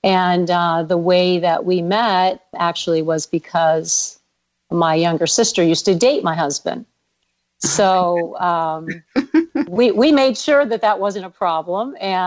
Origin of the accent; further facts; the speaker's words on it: Geneva, Ohio, United States; grown since then, but I'm from Geneva, Ohio, and very proud to be a Geneva Eagle.